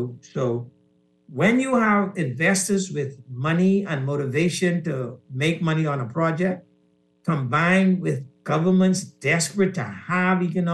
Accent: Exuma, Bahamas; So I'm from Exuma

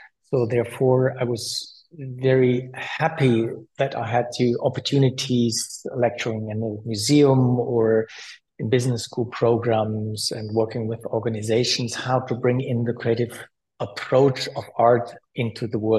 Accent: Münster, North Rhine-Westphalia, Germany; I attended an art school, an art academy in Münster, my hometown.

